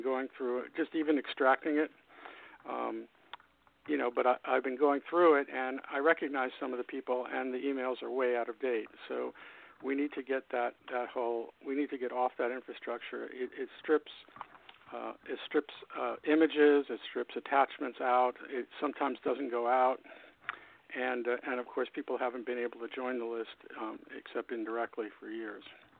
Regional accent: New York, United States; myself included, since I grew up here in New York

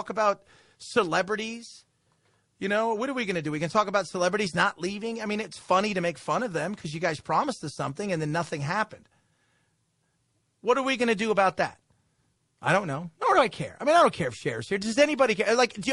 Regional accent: United States; I'm, you know, I'm a I'm an American. I am rooting for the U.S. to kick ass.

